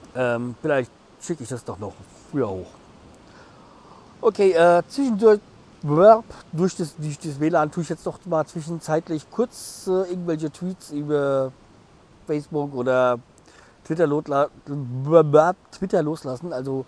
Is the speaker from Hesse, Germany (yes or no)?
yes; Hesse, Germany; Und Offenbach, wenn man da aufgewachsen ist, wo ich aufgewachsen bin, also in meinem Kinzigkreis, dann, ja, ist Offenbach ein rotes Tuch.